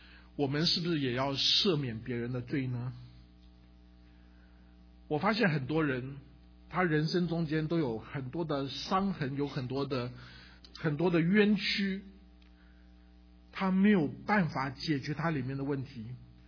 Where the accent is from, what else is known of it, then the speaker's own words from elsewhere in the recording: China; 所以当我们中国人在我们的文化中间一天到晚想要复仇，想到别人加给我们的痛苦，加给我们的仇恨的时候